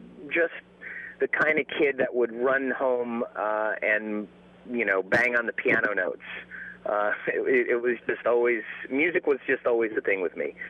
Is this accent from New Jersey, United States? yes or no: yes; New Jersey, United States; I was growing up in New Jersey, and that's pretty much where I spent the first 8 years of my life in and around Princeton and Paterson, South Orange, New Jersey.